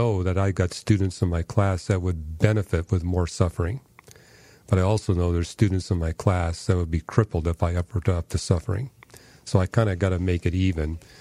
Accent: Canada; I can remember growing up in Canada

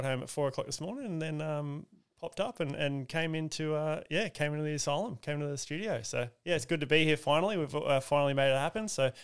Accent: Pioneer Bay, Victoria, Australia; I'm 34 years old and I come from Pioneer Bay, Victoria. We had a track in our backyard, which is great.

